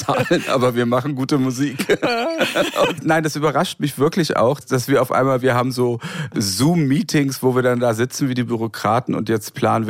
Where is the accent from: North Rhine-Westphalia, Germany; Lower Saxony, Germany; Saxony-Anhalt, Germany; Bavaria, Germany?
Lower Saxony, Germany; Goslar; moved away as an adult; now in Berlin, Germany; Ich komme ja aus der Provinz, aufgewachsen in Goslar am Harz, Anfang 90er nach Berlin gegangen, danach habe ich 10 Jahre in Friedrichshain gewohnt.